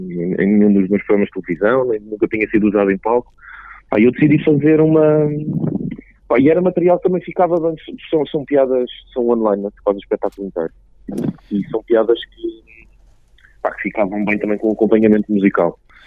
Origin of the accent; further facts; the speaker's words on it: Lisbon, Portugal; e as pessoas do Porto estavam e dizem que eu sou de Lisboa, mas é como se fosse lá